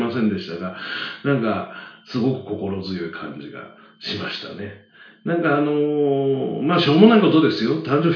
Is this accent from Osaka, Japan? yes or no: no; Kyoto, Japan; まあ、僕は京都ですけど、